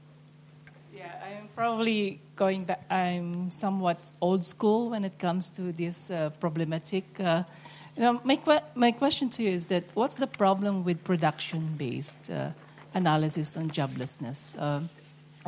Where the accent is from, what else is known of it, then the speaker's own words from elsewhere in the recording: Philippines; I come from the Philippines, and then I know about the third world